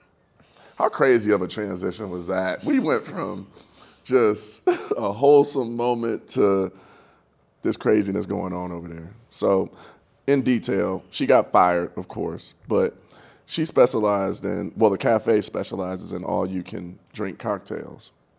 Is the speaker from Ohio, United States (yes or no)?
yes; Ohio, United States; Let's go to my home state.